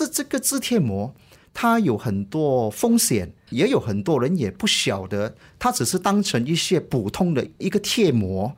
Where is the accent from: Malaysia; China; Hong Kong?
Malaysia; 我们是马来西亚的一个独家批发商在马来西亚